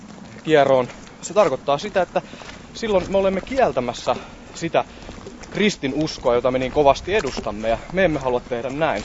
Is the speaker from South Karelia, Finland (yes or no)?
no; Hyvinkää, Uusimaa, Finland; Me olemme Hyvinkäältä ja olemme matkalla tähän Riihimäen kirkolle. Ja me olemme sieltä Hyvinkään keskustasta uskovaisia, uskomme Jeesukseen